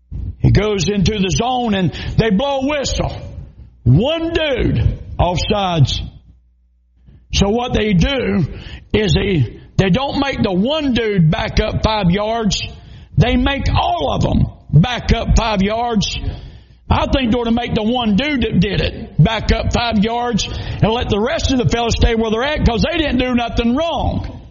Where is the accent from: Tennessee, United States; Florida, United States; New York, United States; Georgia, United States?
Georgia, United States; I said, no, sir, I'm not. I said, I'm from South Georgia.